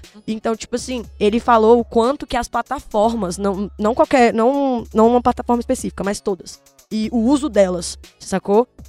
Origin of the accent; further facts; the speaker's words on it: Brasília, Federal District, Brazil; pra Brasília, pra tropa, eu sou de Brasília.